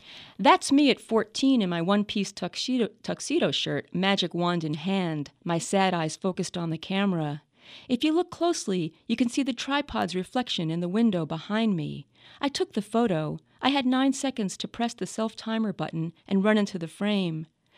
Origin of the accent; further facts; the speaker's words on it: New York, United States; Well, Long Island. I always felt like an outcast.